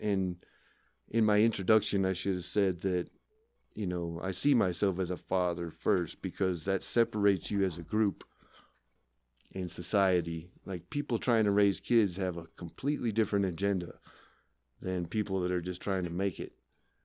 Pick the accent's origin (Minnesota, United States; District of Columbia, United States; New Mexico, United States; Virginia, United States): New Mexico, United States; Carlsbad; also born or lived in Lovington, United States / Albuquerque, United States; Born in Lovington, grew up in Carlsbad, eventually made it to Albuquerque after college.